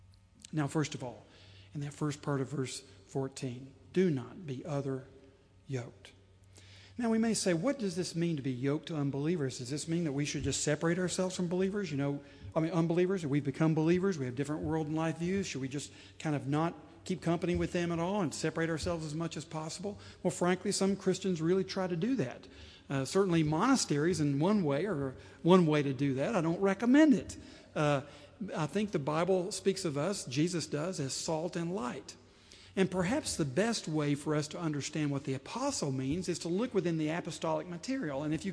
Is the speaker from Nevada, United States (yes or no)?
no; Tennessee, United States; But I remember growing up in East Tennessee when it was not so easy to be humble.